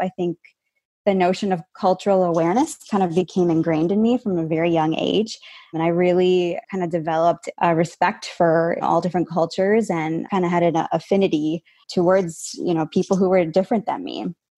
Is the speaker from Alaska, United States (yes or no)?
no; Chicago, Illinois, United States; And I'm also Indian American. I was born and raised in Chicago. My parents migrated here from India in the 1970s.